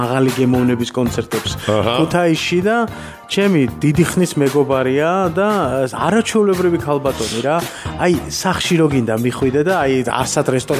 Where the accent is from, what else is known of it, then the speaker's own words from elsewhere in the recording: Batumi, Adjara, Georgia; now in Tbilisi, Georgia; ბათუმში დავიბადე, გავიზარდე, უსაყვარლესი ქალაქია ჩემთვის ბათუმი, თბილისში ვცხოვრობ